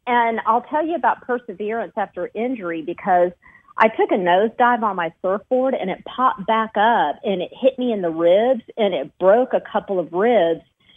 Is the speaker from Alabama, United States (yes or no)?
no; Houston, Texas, United States; Well, I grew up in Houston, Texas, but I spent my summers in Spain. My father's from Spain. My mother's from Costa Rica, and they immigrated to Houston.